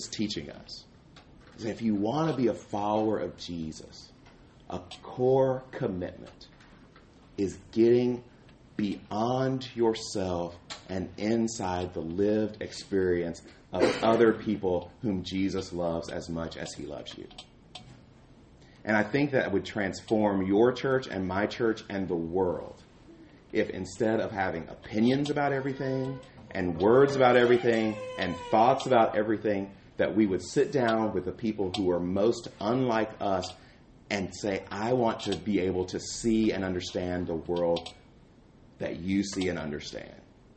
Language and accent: English; Mississippi, United States; also born or lived in Atlanta; And so I grew up in Mississippi and Atlanta, and I have a certain experience with police officers.